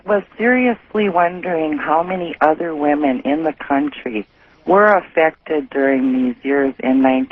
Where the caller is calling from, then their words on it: Milwaukee, Wisconsin, United States; I'm calling from Milwaukee, Wisconsin.